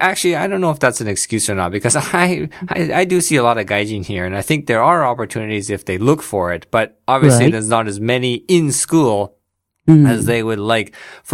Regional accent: Canada; back in my home country of Canada

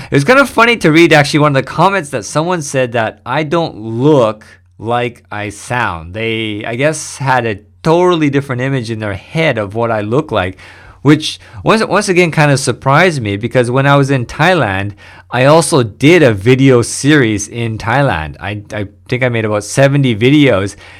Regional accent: Canada; now in Japan; considering I'm from Canada. And when I lived in Canada, I was rarely ever affected by the cold weather.

